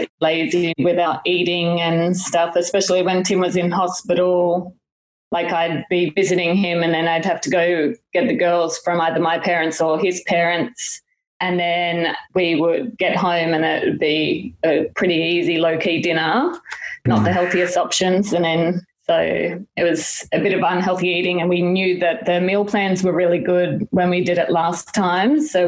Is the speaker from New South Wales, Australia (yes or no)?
yes; Sydney, New South Wales, Australia; I'm from Sydney. We're from Old Toongabby